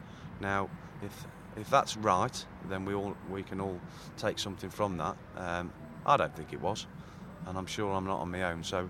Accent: Australia; accent: Australian; Unfortunately, I don't think they understood my slight Australian accent.

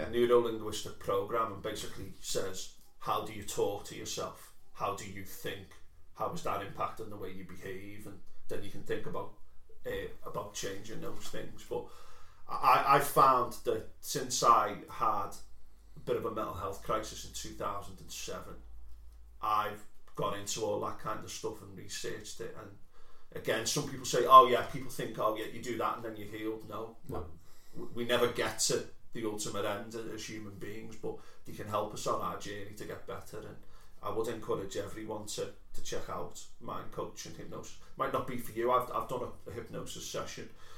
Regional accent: United Kingdom; Yeah, we're British.

